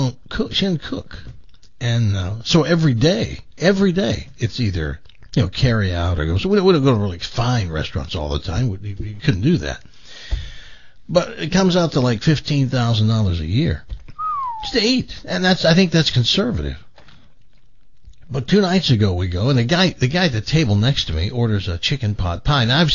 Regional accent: the South, United States; I grew up in the South.

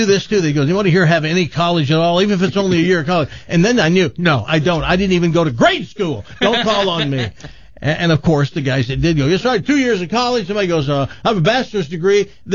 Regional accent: Houston, Texas, United States; I'm not from here. I was born in Houston, Texas. I lived all my life.

